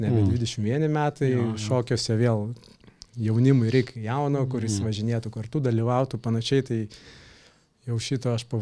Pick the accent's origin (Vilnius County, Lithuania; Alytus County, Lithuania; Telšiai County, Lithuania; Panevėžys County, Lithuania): Vilnius County, Lithuania; Vilnius; now in Klaipėda, Lithuania; aš šiaip esu vilnietis, Vilniuje gyvenau, paskui atsikrausčiau čia su mama į Klaipėdą.